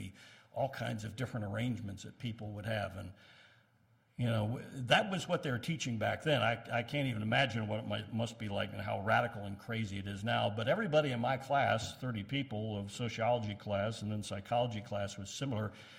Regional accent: Scotland, United Kingdom; I'm from Scotland.

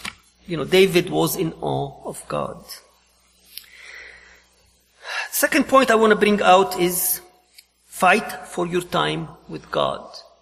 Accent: Lebanon; now in United States; When I grew up in Lebanon back in the 70s, when we got our first TV, there were three broadcast channels

